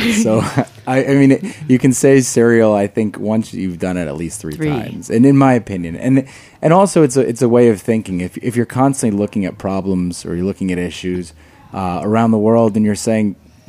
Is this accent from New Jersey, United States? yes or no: yes; New Jersey, United States; No, I grew up in New Jersey, other California.